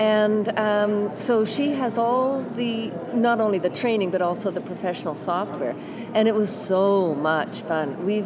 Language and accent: English; Canada; Well, I am from Canada.